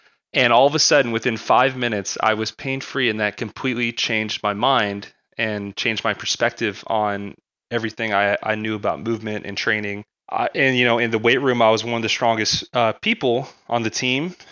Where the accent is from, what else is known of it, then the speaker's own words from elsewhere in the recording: Arizona, United States; I'm from Arizona.